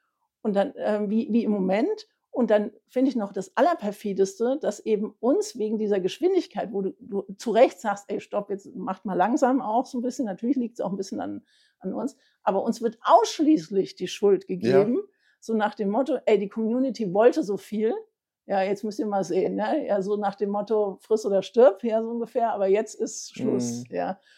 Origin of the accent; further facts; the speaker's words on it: Frankfurt am Main, Hesse, Germany; meine Frau und ich, wir sind zwar beide in Frankfurt am Main geboren und auch dort aufgewachsen